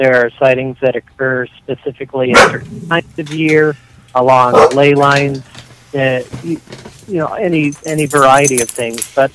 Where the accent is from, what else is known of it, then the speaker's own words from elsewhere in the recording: Michigan, United States; My home state of Michigan, we got 282, something like that.